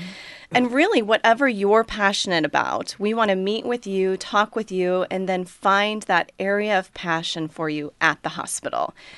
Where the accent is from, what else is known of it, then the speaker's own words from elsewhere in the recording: Portland, Oregon, United States; I was born in Warrenton